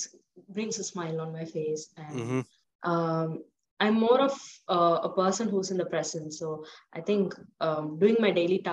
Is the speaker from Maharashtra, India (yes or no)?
no; Tamil Nadu, India; I'm from Tamil Nadu, and I listen to a lot of Tamil songs actually.